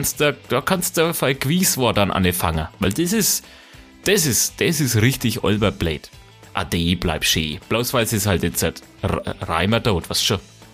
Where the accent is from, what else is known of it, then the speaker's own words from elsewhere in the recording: Bavaria, Germany; aber wir sind Franken, wir sind halt keine Bayern.